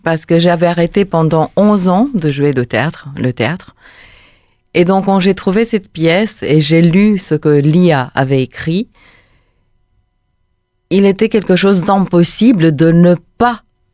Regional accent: Romania; French is a second language; moved away; j'ai quitté la Roumanie en 2003 et je suis retournée en 2014.

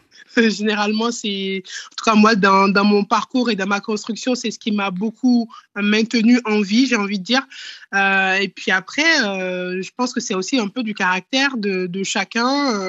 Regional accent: Benin; je pense à l'Afrique, à ce vivier chez moi au Bénin

